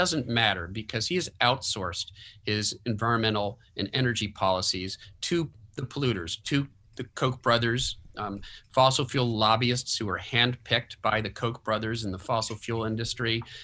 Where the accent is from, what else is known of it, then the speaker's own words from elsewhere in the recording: Massachusetts, United States; as somebody who was born and raised in Massachusetts, I have to say that was a tough one to watch